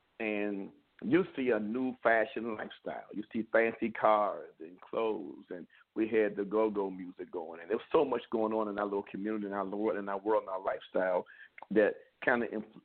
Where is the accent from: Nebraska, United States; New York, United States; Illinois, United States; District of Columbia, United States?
District of Columbia, United States; Washington; But, you know, us growing up in Washington, D.C. on the southeast side, you know, we're at the bottom of the hill on Avenue, Minnesota Avenue.